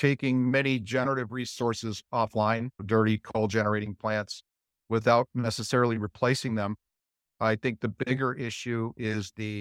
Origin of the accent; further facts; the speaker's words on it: Roseville, California, United States; also born or lived in San Jose; So we moved from San Jose, Palo Alto area, Silicon Valley area, to Roseville, California. That's where I essentially grew up in my early teens and still live there today.